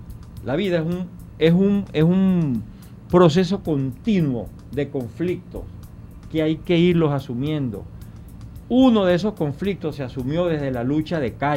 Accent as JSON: {"language": "Spanish", "country": "Venezuela", "said": "Como venezolanos no tenemos otra opción."}